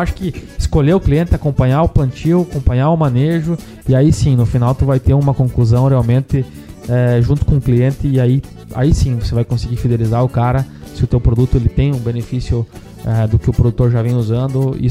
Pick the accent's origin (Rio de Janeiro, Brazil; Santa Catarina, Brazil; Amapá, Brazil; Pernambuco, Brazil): Santa Catarina, Brazil; eu vim do Oeste de Santa Catarina, em Noroeste, no Rio Grande do Sul